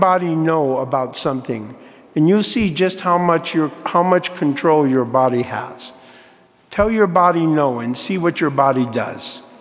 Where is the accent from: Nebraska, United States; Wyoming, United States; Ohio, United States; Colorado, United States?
Colorado, United States; Fort Collins; Because we're from Fort Collins, and so we know the racket that they have.